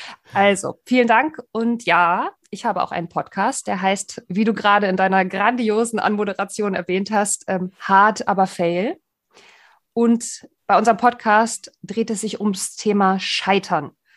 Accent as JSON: {"language": "German", "town": "Greifswald", "region": "Mecklenburg-Vorpommern", "country": "Germany", "tie": "born or raised there", "said": "Ich bin nämlich gebürtig aus dem Osten, aus Greifswald."}